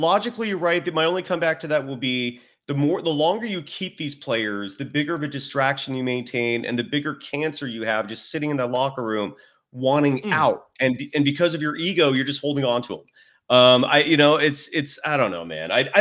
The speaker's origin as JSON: {"language": "English", "region": "California", "country": "United States", "said": "I'm a Californian, man. That's cold."}